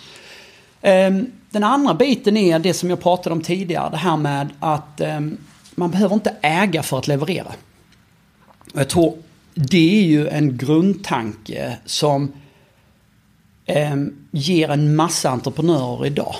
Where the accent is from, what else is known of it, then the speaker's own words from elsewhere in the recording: Munke Ljungby, Skåne, Sweden; jag kommer från Munke Ljungby. Så jag tror inte du kan komma så mycket närmare golvet än Munke Ljungby.